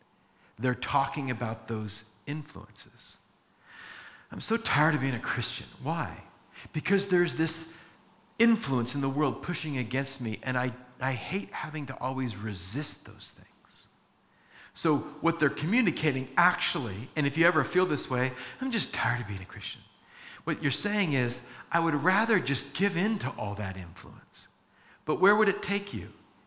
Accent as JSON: {"language": "English", "region": "California", "country": "United States", "tie": "born or raised there", "said": "I grew up in Orange County, never learned how to surf."}